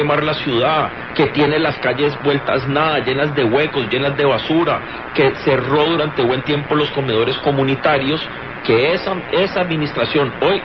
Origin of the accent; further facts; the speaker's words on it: Cali, Valle del Cauca, Colombia; ahí digo como caleño